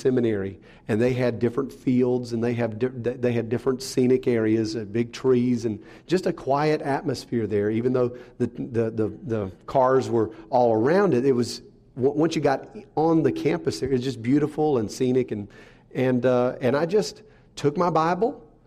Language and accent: English; Wake Forest, North Carolina, United States; I grew up in Wake Forest, and then I ended up going to seminary at Southeastern, which was in Wake Forest.